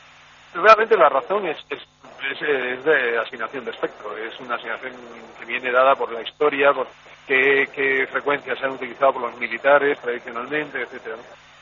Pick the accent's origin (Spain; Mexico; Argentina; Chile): Spain; Yo soy español.